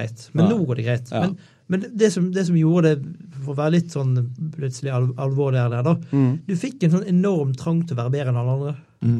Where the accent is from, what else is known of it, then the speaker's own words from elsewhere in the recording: Bergen, Vestland, Norway; Jeg er fra Løvstakken.